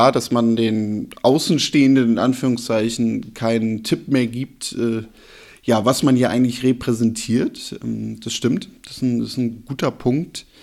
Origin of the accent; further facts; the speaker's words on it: Cologne, North Rhine-Westphalia, Germany; und wir beide so als Kölner